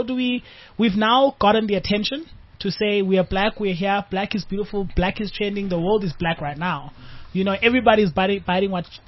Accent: Eastern Cape, South Africa; now in Johannesburg, South Africa; the fact that, like, when Joburg is stressful, I can just drive home to Eastern Cape. Yeah. I have my grandmother.

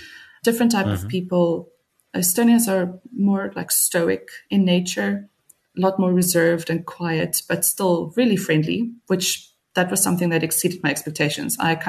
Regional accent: South Africa; I think as a South African woman, the first thing is safety.

